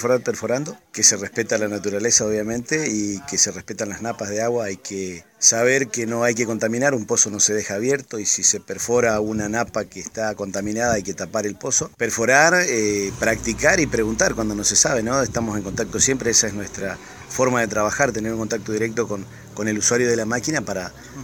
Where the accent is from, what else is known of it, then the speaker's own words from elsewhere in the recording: Presidencia de la Plaza, Chaco, Argentina; vengo de Chaco, Presidencia de la Plaza.